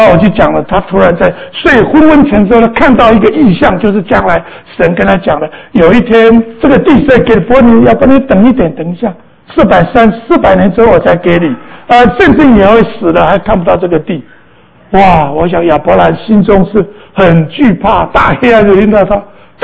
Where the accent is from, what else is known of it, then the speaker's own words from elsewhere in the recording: China; 我们中国人也有很多类似的哈